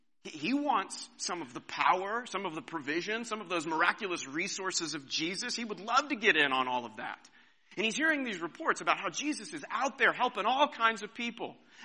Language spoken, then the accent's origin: English; Kansas, United States; I grew up in Southwest Kansas.